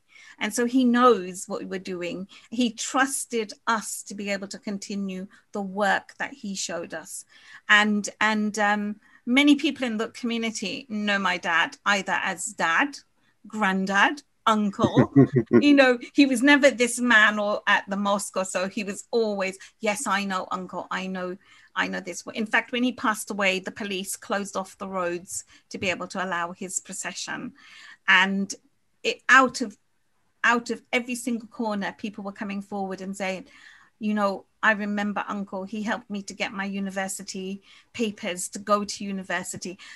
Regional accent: Guyana; And then you've got us, that we're from Guyana.

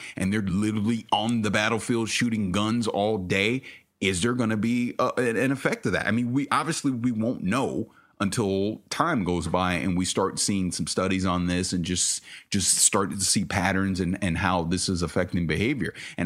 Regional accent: St. Petersburg, Florida, United States; I'm from St. Petersburg, Florida. I don't know what fancy word.

